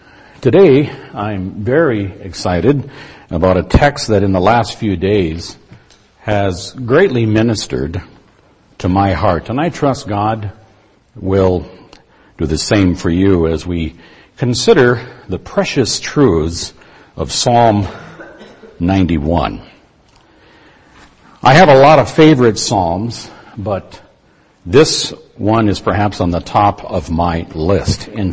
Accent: Grand Rapids, Michigan, United States; You know, Grand Rapids is my birthplace. This is my hometown, and so when I come here, I feel like I'm right at home.

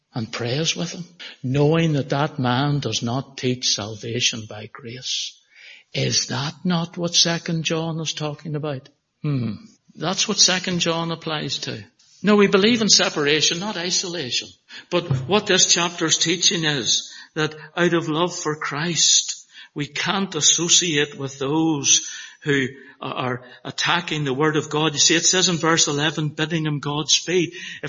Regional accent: Northern Ireland, United Kingdom; moved away; he found out I was from Northern Ireland, he was great.

